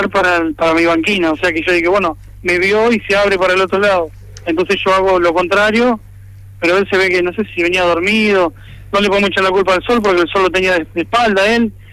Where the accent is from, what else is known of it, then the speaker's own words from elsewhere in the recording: Santo Tomé, Santa Fe, Argentina; No, yo soy de Santa Fe, Santo Tomé más precisamente.